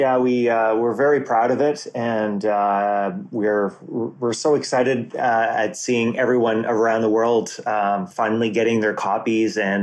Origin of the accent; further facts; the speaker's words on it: Montreal, Quebec, Canada; first language fr; English is a second language; I was born in Montreal, Canada, which is in the province of Quebec, which is largely French speaking. So I grew up as French Canadian, and I didn't actually learn English until I was about six or seven.